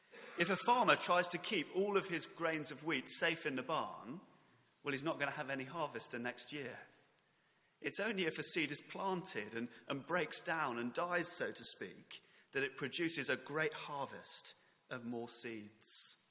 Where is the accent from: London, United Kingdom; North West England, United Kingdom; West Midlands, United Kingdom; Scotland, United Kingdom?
London, United Kingdom; As I mentioned, I grew up in London, so I know very little about farming.